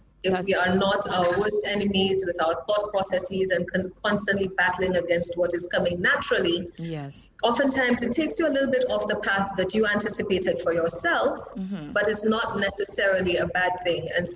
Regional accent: New Village, Castries, St. Lucia; So I'm always very happy to say that I was raised in New Village. I went to the Anglican school, which is within walking distance from my house.

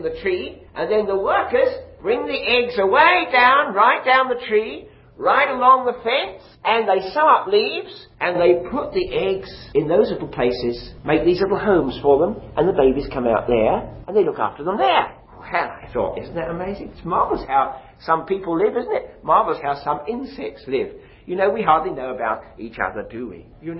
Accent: London, United Kingdom; now in Scotland, United Kingdom; You see, I come from Britain, and I live in Scotland. I haven't got a Scots accent, have I? That's because I was born in London.

